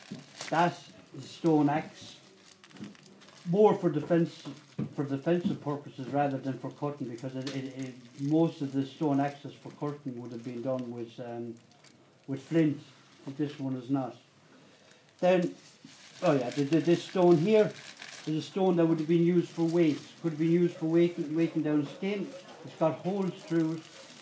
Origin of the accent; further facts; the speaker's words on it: Ireland; As Irish people, we never touched that.